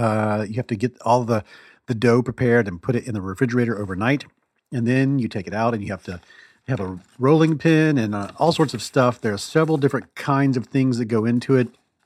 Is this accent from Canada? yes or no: yes; Quebec City, Quebec, Canada; like once at the Ferry Building Market in San Francisco or in my hometown, Quebec City